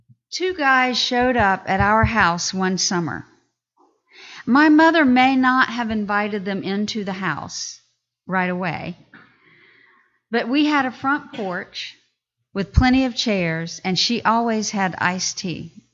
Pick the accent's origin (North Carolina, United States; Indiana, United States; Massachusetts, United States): North Carolina, United States; North Carolina where I grew up in the South.